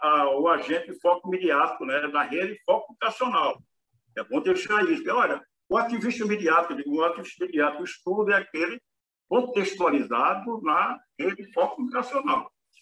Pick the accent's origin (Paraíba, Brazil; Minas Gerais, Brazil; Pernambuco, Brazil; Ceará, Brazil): Paraíba, Brazil; born there; As notícias saindo do Recife para Passo, a cidade que eu nasci aqui na Paraíba, eram distantes para chegar.